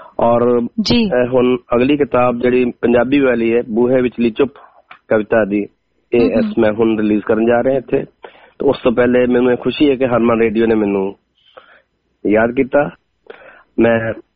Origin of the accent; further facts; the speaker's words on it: Amritsar, Punjab, India; ਮੈਂ ਅੰਮ੍ਰਿਤਸਰ ਤੋਂ ਆ ਜੀ, ਪ੍ਰੋਪਰ ਸਿਟੀ ਦੇ ਵਿੱਚੋਂ